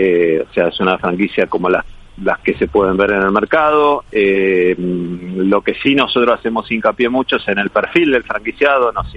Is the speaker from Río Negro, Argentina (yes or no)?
no; Rosario, Santa Fe, Argentina; now in Madrid, Spain; argentinos, somos una familia argentina con una tradición gastronómica de muchísimos años. Somos de la ciudad de Rosario y hace ya 4 años decidimos venirnos, ya a instalarme con mi familia aquí en Madrid